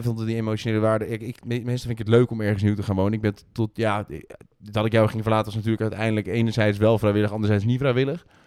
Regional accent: Huissen, Gelderland, Netherlands; En ik kom eigenlijk uit Huissen.

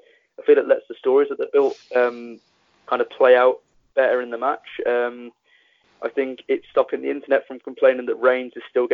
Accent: United Kingdom; And us as well, as British fans, like we have to often stay up past midnight.

